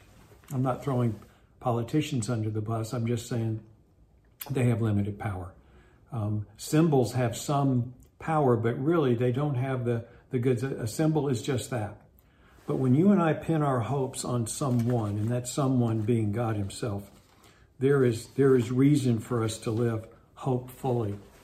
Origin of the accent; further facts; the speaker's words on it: West Virginia, United States; It's going to be almost like where I grew up in West Virginia.